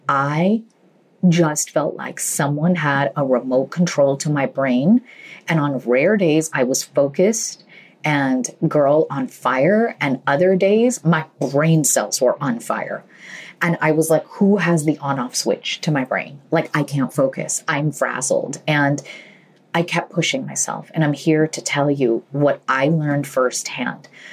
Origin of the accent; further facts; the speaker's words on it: Illinois, United States; English is a second language; English is my third language. And I grew up in the United States in a small town in Illinois in a public school system